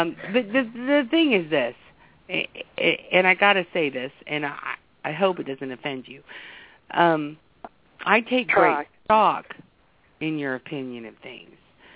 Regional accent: Ireland; I'm Irish, and I see dead people

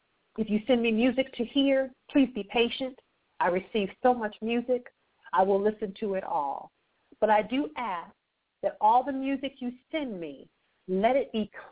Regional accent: Akron, Ohio, United States; I'm an evangelist, born and raised in Akron, Ohio, the same city and state the famous King LeBron James of the Miami Heat is from. Akron is a very small place

